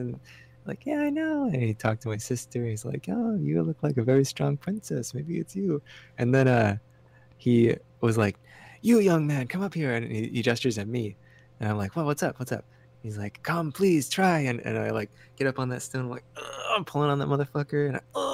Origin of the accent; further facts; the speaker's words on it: California, United States; and I'm from the Bay Area, so we bus down to Disneyland